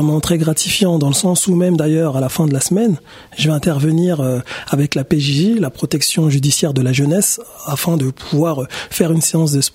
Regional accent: Garges-lès-Gonesse, Île-de-France, France; Je viens du quartier de la Muette à Garges-lès-Gonesse, classé actuellement en QPV, quartier prioritaire de la ville. Donc aujourd'hui, en grandissant, on a pu bénéficier d'énormément d'aide.

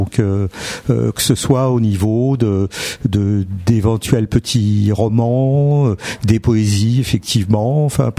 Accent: Ermont, Île-de-France, France; exactement, de la région Hermont-Franconville, tout à côté d'Anguin.

